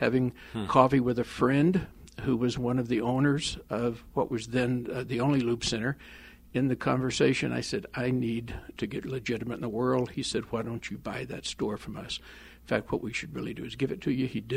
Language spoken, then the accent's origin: English; Texas, United States; I was born and raised in a little country town in North Texas, and my father became an itinerant Baptist preacher.